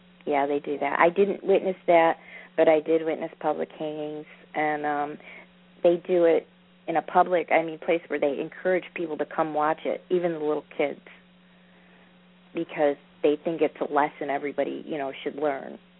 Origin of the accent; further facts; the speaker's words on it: United States; Yes, that's right. I'm American, and I met Mohammed when I was going to college